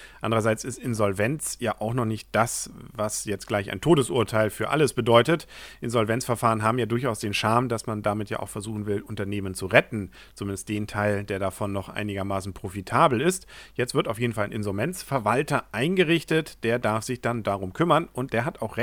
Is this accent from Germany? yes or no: yes; Kiel, Schleswig-Holstein, Germany; sondern selbst als Kieler konnte man davon ja dann ein Lied singen bzw. das Ganze hautnah miterleben.